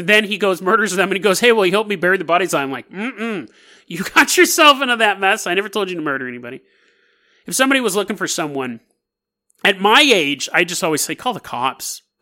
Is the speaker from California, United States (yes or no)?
yes; Sacramento, California, United States; I grew up in Sacramento, so I mean